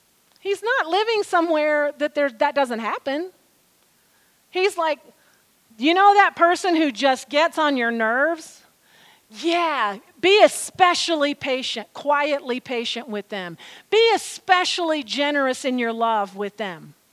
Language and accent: English; the South, United States; I grew up in the South. I don't ever remember seeing one Catholic church in the community where I lived, ever.